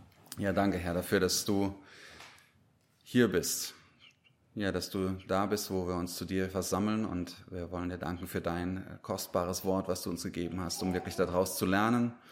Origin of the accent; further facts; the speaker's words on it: Dusslingen, Baden-Württemberg, Germany; Das bin ich aus Dusslingen nicht gewohnt. Ich gehe auch schon ungern nach Tübingen deswegen.